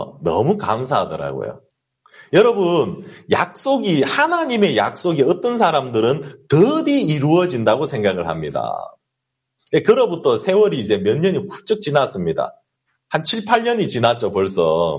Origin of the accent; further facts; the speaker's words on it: South Korea; 근데 우리는 한국 사람인지라 그냥 막 경찰이 왔어요.